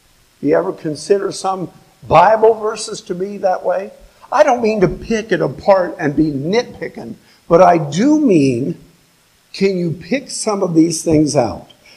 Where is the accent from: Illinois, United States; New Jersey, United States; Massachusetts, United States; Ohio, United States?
Ohio, United States; New Lexington; now in Zanesville, United States; In Zanesville, unlike where I grew up in New Lexington, there are city wildlife.